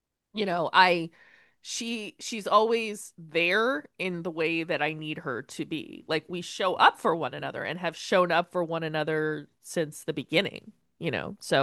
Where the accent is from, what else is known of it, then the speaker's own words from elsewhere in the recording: Florida, United States; like I'm from Florida, you're from New Jersey originally.